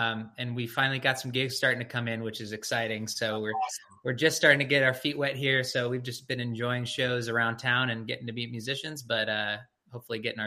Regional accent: St. Louis, Missouri, United States; Yeah, so I grew up in St. Louis, Missouri. I grew up in Jewish summer camps.

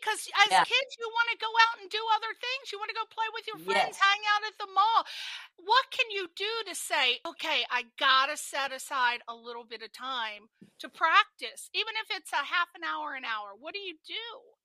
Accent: East Coast, United States; I'm from the East Coast

